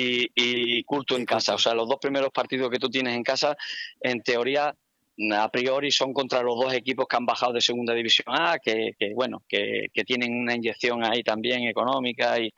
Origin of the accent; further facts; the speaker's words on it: Extremadura, Spain; a mí como extremeño me gustaría que hubiese algún equipo en superior categoría